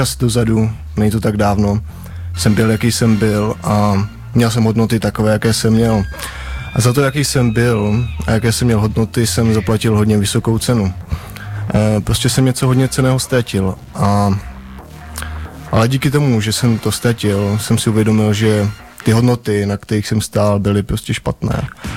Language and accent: Czech; Moravia, Czechia; now in Prague, Czech Republic; Ne, nejsem z Prahy, já jsem původně z Moravy.